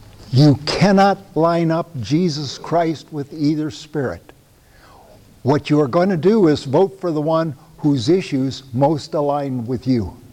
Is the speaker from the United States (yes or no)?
yes; United States; and I'm glad I'm an American, and it was just a chance of birth. I didn't do a thing to achieve it. I was born. I'm glad to be an American.